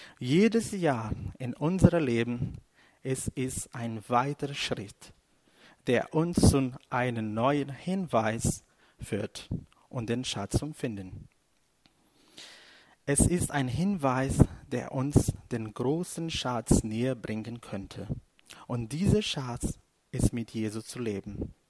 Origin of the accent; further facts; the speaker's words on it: Brazil; German is a second language; Ich komme aus Brasilien